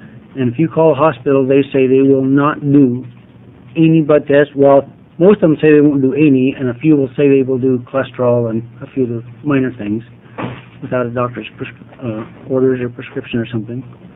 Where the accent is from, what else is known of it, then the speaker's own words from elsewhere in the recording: Rogue River, Oregon, United States; I'm from Rogue River, Oregon, which is between Grants Pass and Medford.